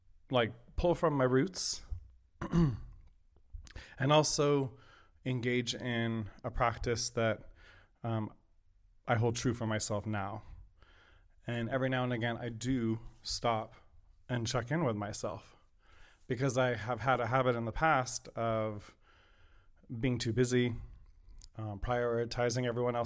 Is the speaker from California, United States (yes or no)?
yes; Burbank, California, United States; I really enjoyed growing up where I grew up in Burbank